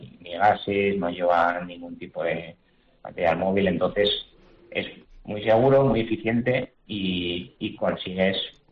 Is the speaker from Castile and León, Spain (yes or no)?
yes; Cabrejas del Pinar, Castile and León, Spain; Yo tenía servidores en mi pueblo, en mi casa, y tenía un problema de que tenía el garaje con los servidores que tenía, que lo tenía a lo mejor en invierno en un pueblo como Cabrejas del Pinar, que no hace calor especialmente